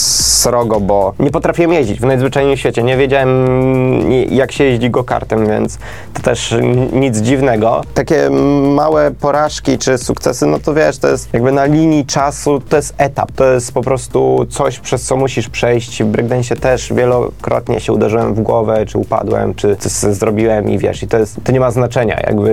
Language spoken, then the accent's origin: Polish; West Pomeranian Voivodeship, Poland; ja pochodzę z okolic Szczecina, Stargardu